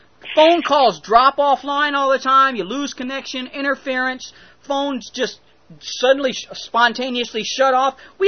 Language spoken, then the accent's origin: English; United States; As an American, it's frustrating.